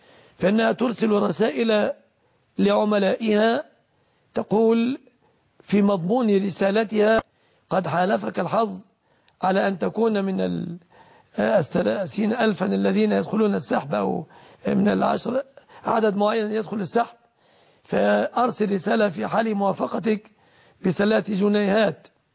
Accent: Egypt; بلادنا مصر

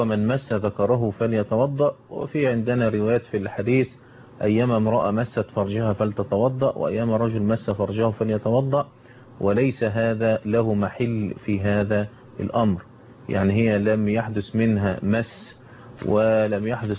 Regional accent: Egypt; عندنا في مصر هنا اماكن زي الجيزة وزي البلبيس الشرقية

